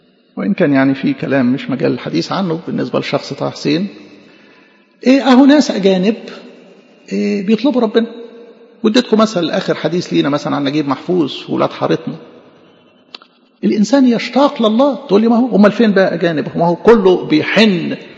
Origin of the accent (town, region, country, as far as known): Egypt